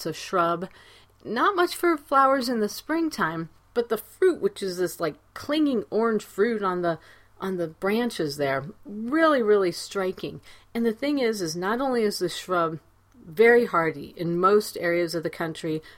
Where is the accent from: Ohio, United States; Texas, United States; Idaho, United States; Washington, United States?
Ohio, United States; Growing up in Ohio, we had lots of elderberries growing kind of wild in the perimeter of the property